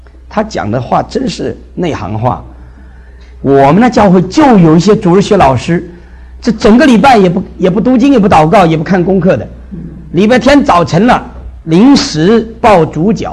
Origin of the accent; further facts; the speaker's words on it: Philippines; 我从菲律宾来，我不怕你们见怪